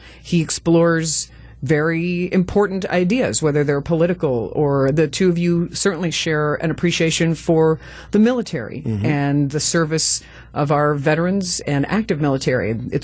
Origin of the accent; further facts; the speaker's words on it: Louisville, Kentucky, United States; now in Milwaukee, United States; I grew up in Louisville, Kentucky, so I always say I'm a Milwaukeean by choice, not by birth.